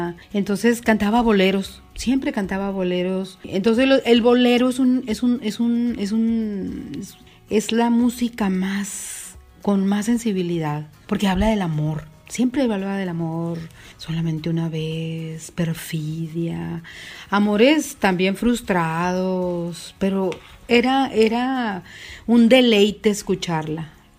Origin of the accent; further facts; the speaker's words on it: Santana, Sonora, Mexico; Ella vivimos un tiempo en Santana. Yo soy originaria, nací en Santana, Sonora.